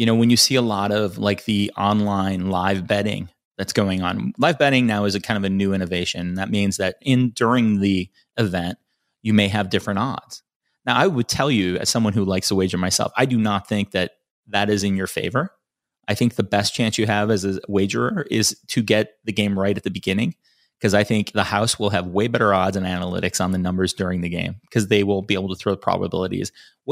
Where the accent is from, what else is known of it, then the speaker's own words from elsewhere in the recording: Chicago, Illinois, United States; I grew up in Chicago.